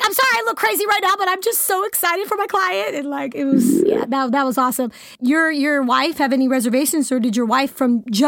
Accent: California, United States; Not sure if you really know my story, but I grew up in the Bay, grew up a Raiders fan.

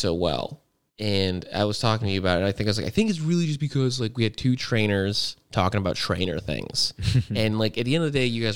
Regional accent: Arizona, United States; I'm from Arizona and like thirsty is like the normal

